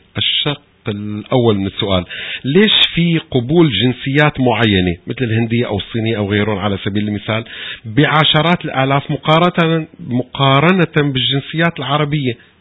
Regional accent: Syria; now in Canada; أنا سوري وحضرتك لبناني

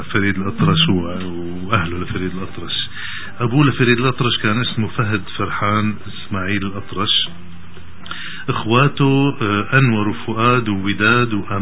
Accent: Samj, As-Suwayda Governorate, Syria; انا اسمها سمج هي مش كثير معروفة مو بعيدة عن لقرية سمج

